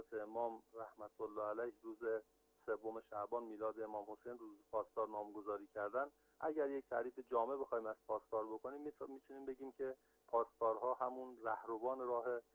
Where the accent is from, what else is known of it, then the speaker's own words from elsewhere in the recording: Damghan, Semnan, Iran; بنده اصالتا اهل شهرستان دامغان، شهر امیریه، روستای فیروزآباد سرسر هستم.